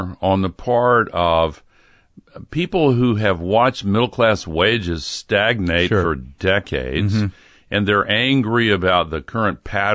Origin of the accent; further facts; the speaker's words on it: the South, United States; You know, when I grew up in the South, the civil rights movement was gaining momentum.